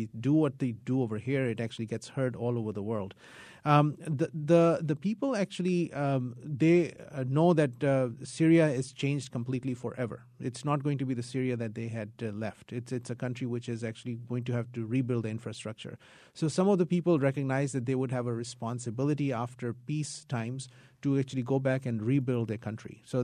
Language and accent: English; Connecticut, United States; And I would say where I'm from Connecticut, this is the globalized world.